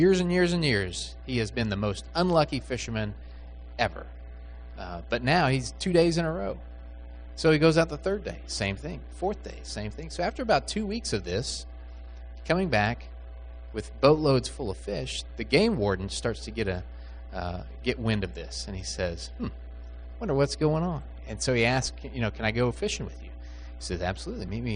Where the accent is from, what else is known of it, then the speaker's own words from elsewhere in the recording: Missouri, United States; I grew up in Missouri, and there was a fisherman on the banks of the Missouri River who could not fish to save his life.